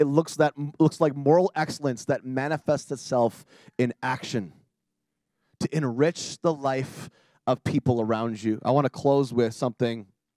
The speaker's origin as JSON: {"language": "English", "country": "Canada", "said": "I'm a Canadian, like liberal, not politically, but liberal, like free, you know."}